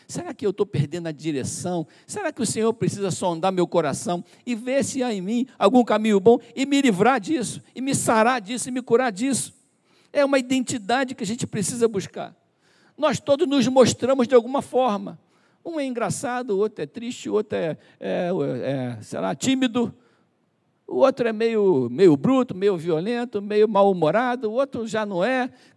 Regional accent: Duque de Caxias, Rio de Janeiro, Brazil; Eu fui criado em Caxias, sou cria lá da Baixada Fluminense.

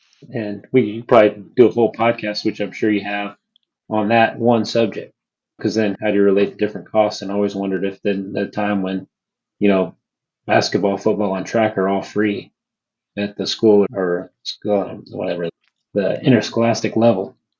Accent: Texas, United States; And I wonder, too, just in looking around, because growing up in West Texas, especially within the immigrant families that come in from all over Latin America

